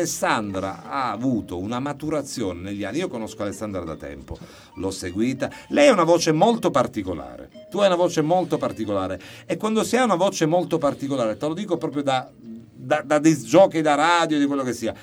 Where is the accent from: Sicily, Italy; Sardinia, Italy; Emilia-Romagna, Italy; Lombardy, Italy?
Sicily, Italy; Palermo; da palermitana, New York ti farà solo un gran bene.